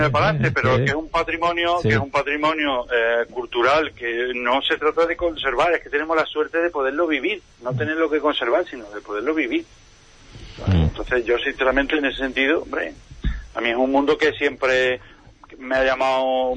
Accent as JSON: {"language": "Spanish", "region": "Andalusia", "country": "Spain", "said": "Yo soy, como usted ha dicho, yo soy un onubense, yo soy de la Sierra de Aracena"}